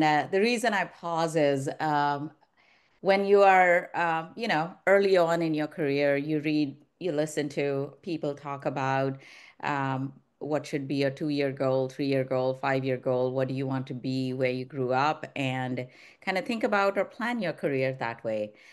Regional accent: India; moved away; So I grew up in India and we moved back here about 28 years ago or something.

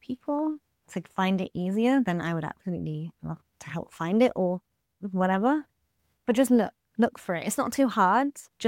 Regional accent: United Kingdom; being British

